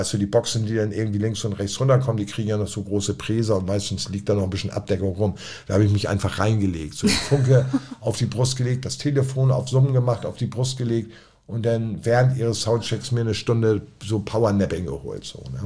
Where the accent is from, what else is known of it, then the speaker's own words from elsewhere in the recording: Hamburg, Germany; ich Ich bin Hamburger.